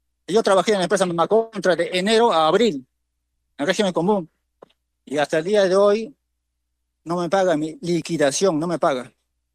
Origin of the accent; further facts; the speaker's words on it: Yarada Los Palos, Tacna, Peru; porque yo también soy tandeño, soy poblador de Yara Los Palos, ¿no?